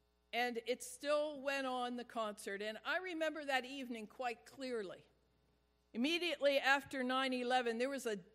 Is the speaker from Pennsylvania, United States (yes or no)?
yes; Pittsburgh, Pennsylvania, United States; it could have happened here in my hometown. It could have happened right here in downtown Pittsburgh.